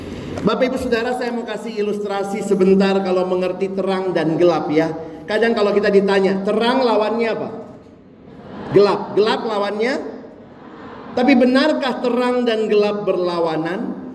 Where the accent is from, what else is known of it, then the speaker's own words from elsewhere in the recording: Ambon, Maluku, Indonesia; itu marga saya, orang Ambon.